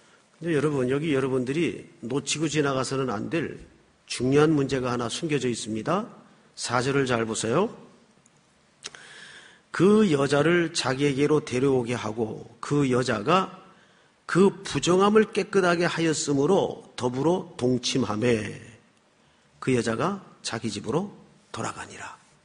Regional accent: Daegu, South Korea; 저는 어릴 때 그 대구에서 어린 시절을 지냈는데

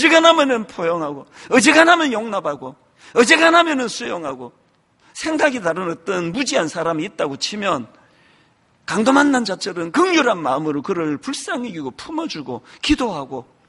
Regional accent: Gyeongsang, South Korea; 제가 경상도 사람이니까 이렇게 말했을 거예요.

